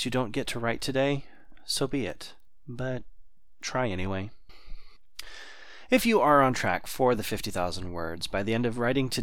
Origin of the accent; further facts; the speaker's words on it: Austin, Texas, United States; I live in Southern California. I'm from Austin, Texas. Austin is where my family is.